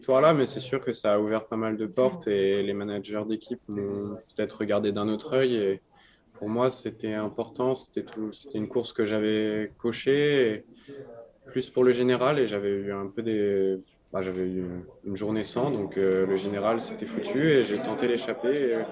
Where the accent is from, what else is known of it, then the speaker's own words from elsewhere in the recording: France; surtout en tant que Français